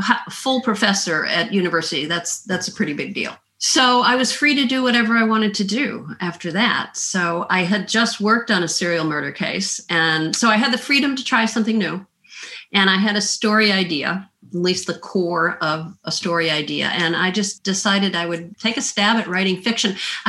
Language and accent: English; Midwest, United States; also born or lived in Minnesota; I grew up in the Midwest, partly in Illinois near Chicago and partly in Minnesota. I've lived in the South, though, for the vast majority of my life.